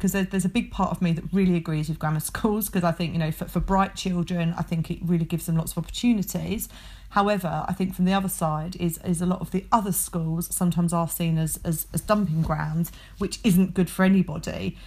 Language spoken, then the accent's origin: English; South East England, United Kingdom; I grew up in Buckinghamshire, so we did the 13 plus